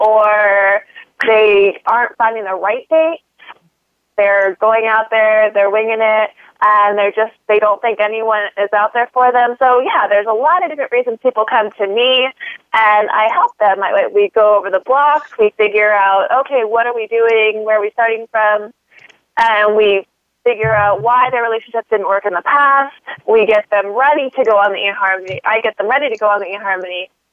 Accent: San Diego, California, United States; I'm from San Diego.

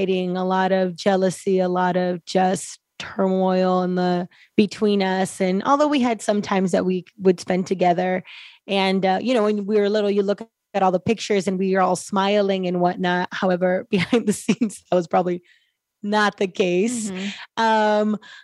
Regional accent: Compton, California, United States; also born or lived in Lynwood, United States; So I was born in a little town called Linwood, California, and it's a suburb of Los Angeles. We grew up we were in Compton for a long time.

